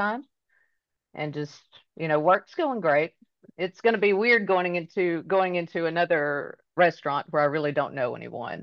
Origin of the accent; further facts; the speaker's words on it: Alabama, United States; I'm from Alabama, born and raised.